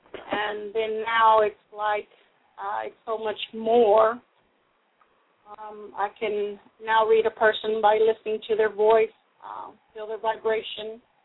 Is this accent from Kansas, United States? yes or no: no; Fort Worth, Texas, United States; Well, I'm from Texas, born and raised in Fort Worth